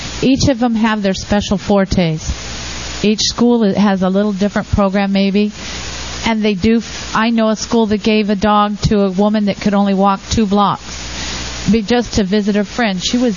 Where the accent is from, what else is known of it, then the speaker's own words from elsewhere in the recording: Bakersfield, California, United States; I'm from Bakersfield.